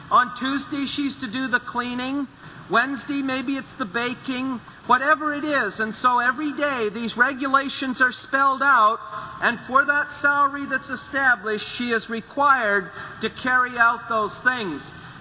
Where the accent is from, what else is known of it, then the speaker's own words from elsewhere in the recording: Smiths Falls, Ontario, Canada; I was growing up in Smiths Falls, but I've enjoyed it